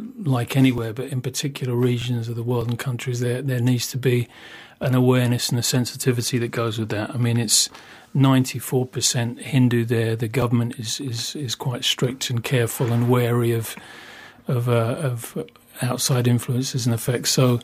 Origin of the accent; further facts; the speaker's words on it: South East England, United Kingdom; also born or lived in United States / Budapest, Hungary; I have a bit of an accent. I'm guilty of that. But I am English, born in Sussex, believe it or not